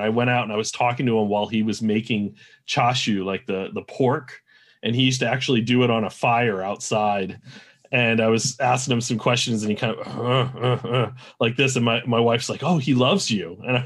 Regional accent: New Jersey, United States; born there; I was born in New Jersey. I moved out to Southern California from New Jersey, and I started training in martial arts schools.

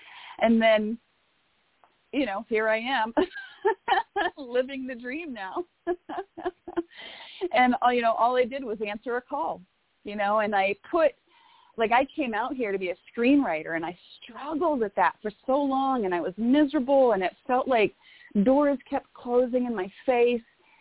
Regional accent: Massachusetts, United States; And, you know, I'm from Massachusetts. My mom lives in Plymouth.

